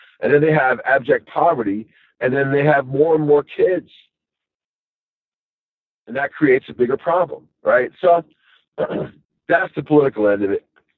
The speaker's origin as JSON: {"language": "English", "town": "Long Island", "region": "New York", "country": "United States", "lives_now": "Upstate New York, United States", "said": "I'm from New York City, man. Long Island, actually. But I was in the city, lived in the city the whole bit."}